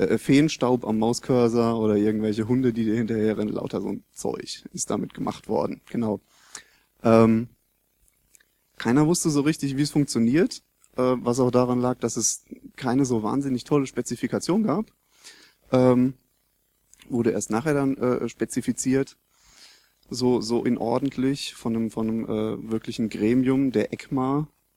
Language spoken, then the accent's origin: German; Mannheim, Baden-Württemberg, Germany; Ich komme aus dem Raum Zeitlabor in Mannheim.